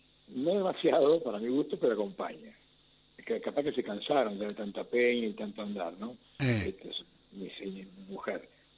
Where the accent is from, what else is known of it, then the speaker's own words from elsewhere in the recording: Buenos Aires, Argentina; nunca me soy bien porteño, nací en la Recoleta, viví en Belgrano hasta que me casé.